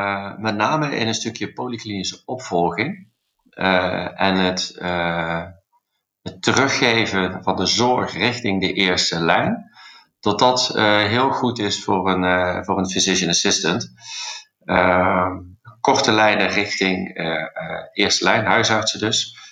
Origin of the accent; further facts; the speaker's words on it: Limburg, Netherlands; accent: Limburgish; Als ik aan het bed sta, ik spreek het Limburgs dialect.